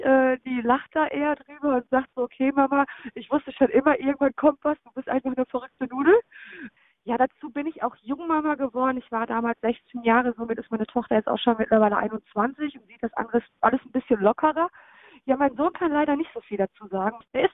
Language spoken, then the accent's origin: German; Essen, North Rhine-Westphalia, Germany; wenn ja mich die Essener einfach mit unterstützen würden, als auch Essener Girl. Ne? Ich bin hier groß geworden, ich liebe die Stadt.